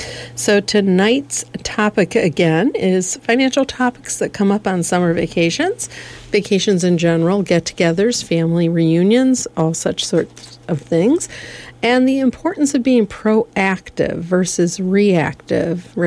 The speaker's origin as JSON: {"language": "English", "region": "Michigan", "country": "United States", "said": "So we're from Michigan, my husband and I both"}